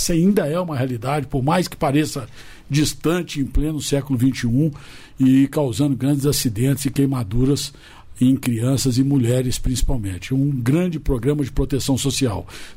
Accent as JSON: {"language": "Portuguese", "region": "Minas Gerais", "country": "Brazil", "said": "Para mim, a alegria, como mineiro servindo ao Brasil"}